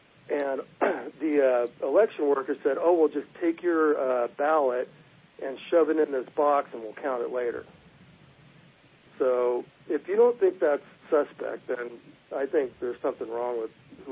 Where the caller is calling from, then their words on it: Reading, Pennsylvania, United States; Yeah, I'm from Reading.